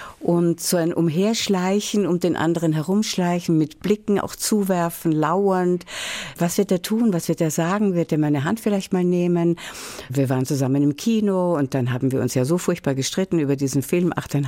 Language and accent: German; Vienna, Austria; Ich komme halt aus Wien, schau.